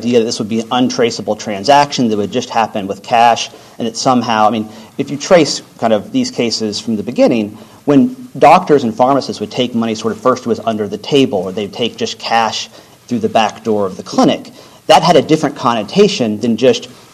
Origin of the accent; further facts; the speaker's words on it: Nashville, Tennessee, United States; For example, I come from Nashville.